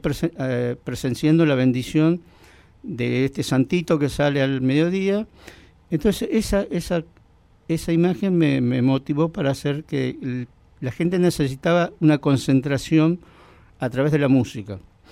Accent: Humahuaca, Jujuy, Argentina; Y yo quise regalarle a mi pueblo, a Humahuaca, esta versión

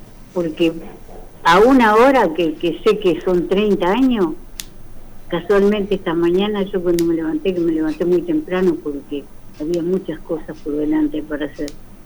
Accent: Los Toldos, Buenos Aires Province, Argentina; De Viamonte, nosotros venimos de Los Toldos.

